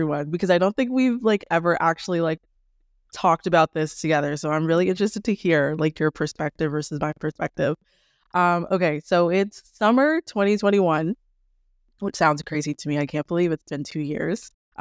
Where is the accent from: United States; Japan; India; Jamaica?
Jamaica; now in Ottawa, Canada; We are both Jamaican. Ottawa has a very large like African community. You don't stumble upon a lot of Caribbean people.